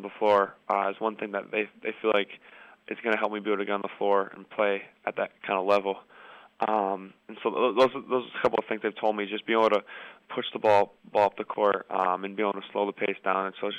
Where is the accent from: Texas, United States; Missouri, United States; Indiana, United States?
Indiana, United States; Just growing up in Indiana, just knowing all the history that's gone through that program and gone through that school